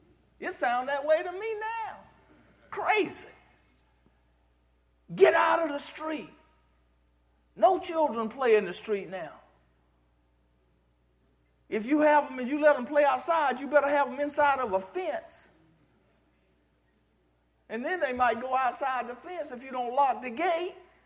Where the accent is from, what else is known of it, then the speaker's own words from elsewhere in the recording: Baker, United States; I grew up in Baker, and we didn't have asphalt or gravel roads. In front of our house were a clay road.